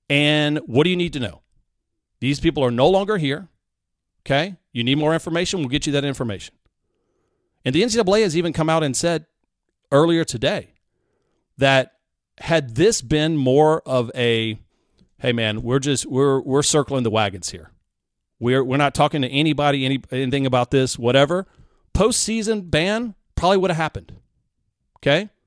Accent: San Antonio, Texas, United States; Maybe a little more Texas because I'm from San Antonio and saw the Longhorns for so long.

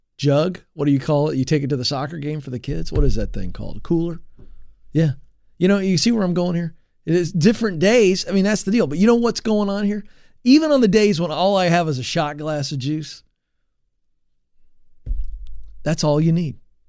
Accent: Virginia, United States; because I grew up in Virginia where there was a 7-Eleven on every corner

